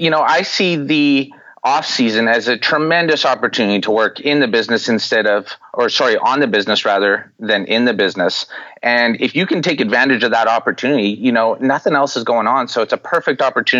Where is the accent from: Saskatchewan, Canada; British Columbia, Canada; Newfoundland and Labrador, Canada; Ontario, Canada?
British Columbia, Canada; I'm 29 years old. I'm from British Columbia, Canada, and I have a business degree.